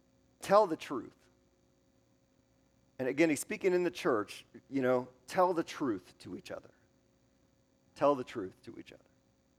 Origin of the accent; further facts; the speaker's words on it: Wisconsin, United States; I'm from Wisconsin. I'm from the Midwest.